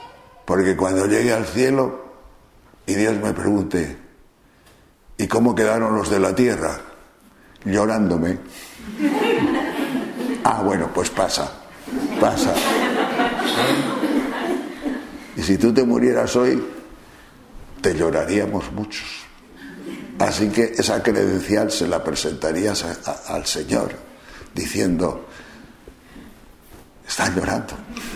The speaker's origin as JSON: {"language": "Spanish", "town": "Tejerina", "region": "Castile and León", "country": "Spain", "tie": "born or raised there", "said": "como dicen en Tejerina, mi pueblo"}